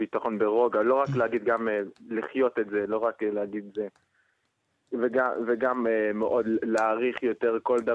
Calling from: Jerusalem, Jerusalem District, Israel; מירושלים.

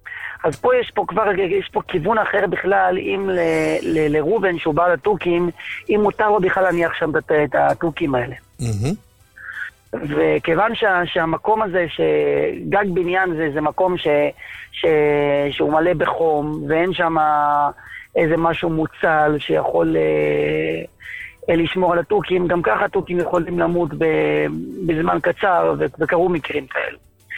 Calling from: the south, Israel

